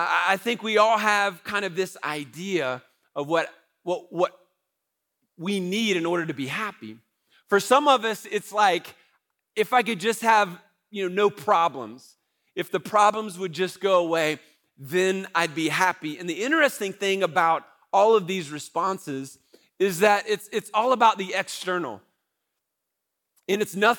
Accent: United States; I think as an American, it's like in our DNA to want to pursue happiness.

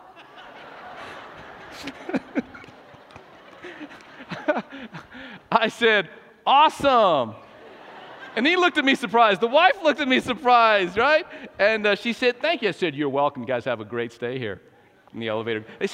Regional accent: Texas, United States; They said, you must be from Texas. I said, how'd you know? The you all must have given it away.

